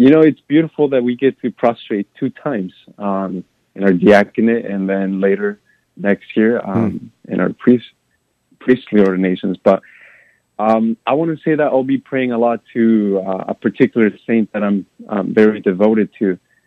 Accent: Jalisco, Mexico; now in Des Moines, United States; Yeah, my dad just brought us here. So I'm originally from Jalisco, from Mexico.

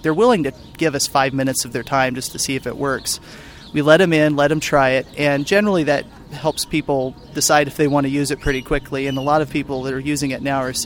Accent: Midwest, United States; Even though we're all from the Midwest, we all, after owning our own businesses, decided to go to school and get a degree

